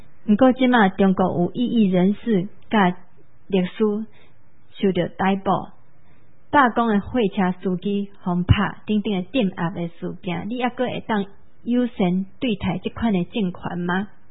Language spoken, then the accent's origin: Chinese; Taiwan; 到时我们台湾人、啊、变成中国的一线的时候，